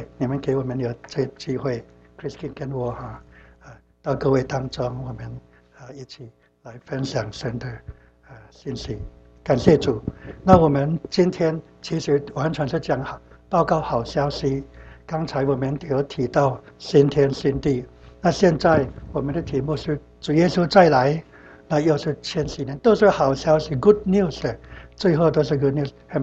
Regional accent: Philippines; moved away as an adult; now in Dallas, United States; 1983年来，我们从菲律宾来 Dallas。

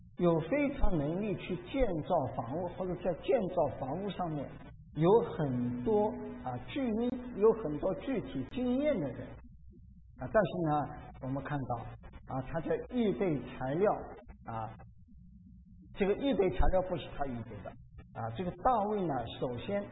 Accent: China; 我们中国人就更加的懂得这一点啊，修了一个长很长很长的城啊

